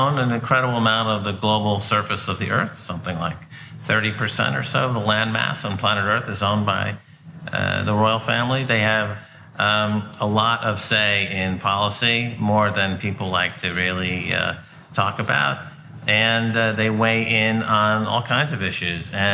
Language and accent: English; United States; But that's because I'm American, and, you know, we already fought against the monarchy, and it's still very fresh in our minds.